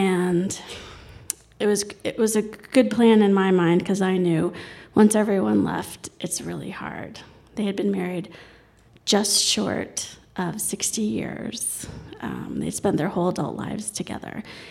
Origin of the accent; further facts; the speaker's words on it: New York City, New York, United States; I grew up in New York City, and I came to Colorado every summer from the time I was 6 to 16